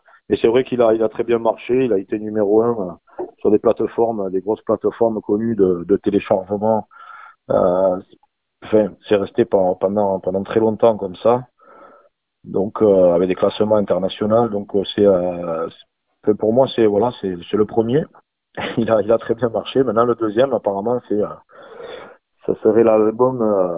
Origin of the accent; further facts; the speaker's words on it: France; c'est vrai que je suis quand même à la base, je suis français, donc c'est quand même un peu logique d'amener des titres en français